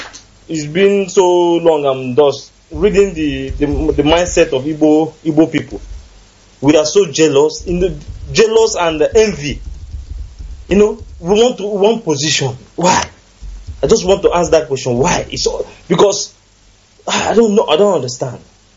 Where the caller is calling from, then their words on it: Russia; calling from Russian Federation.